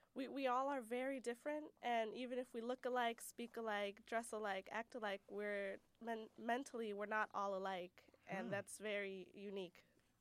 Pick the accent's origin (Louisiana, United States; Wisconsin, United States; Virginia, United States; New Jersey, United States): Wisconsin, United States; Racine; Well, I think Racine is very, very unique in the way that you don't have just one race dominating the rest. You have a mix of everyone. It's very diverse.